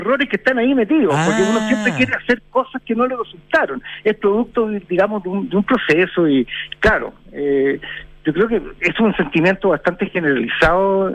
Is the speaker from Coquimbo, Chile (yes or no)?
no; Santiago, Santiago Metropolitan Region, Chile; Sobre todo quienes somos santiaguinos, digamos, y hemos habitado y recorrido y caminado esta ciudad, ¿no?, en forma permanente.